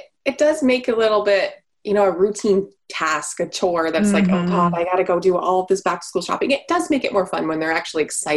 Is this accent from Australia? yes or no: no; Canada; So for your listeners, I am Canadian. And so here in Ontario